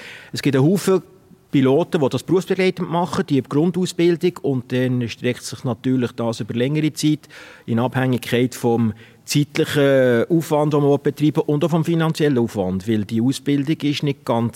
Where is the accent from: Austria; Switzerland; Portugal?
Switzerland; Bern; now in Uetendorf, Switzerland; weil ich komme aus dem Berner Oberland, wie man sicher auch im Dialekt angehört. Und ich wohne in der Nähe von Thun, in Uetendorf.